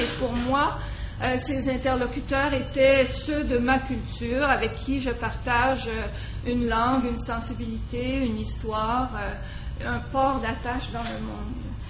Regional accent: Montreal, Quebec, Canada; Je suis née à Montréal de parents québécois, tous les deux d'ascendance française. J'ai grandi à Montréal. J'ai fait mes études dans les écoles francophones de Montréal et j'ai vécu toute ma vie au sein de cette culture.

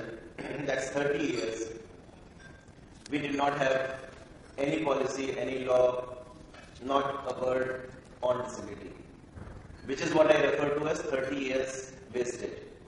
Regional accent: India; English is a second language; India, which is my home country.

